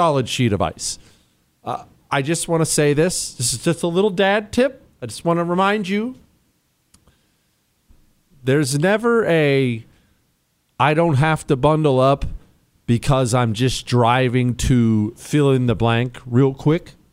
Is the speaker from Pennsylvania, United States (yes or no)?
no; Montana, United States; I was raised in Montana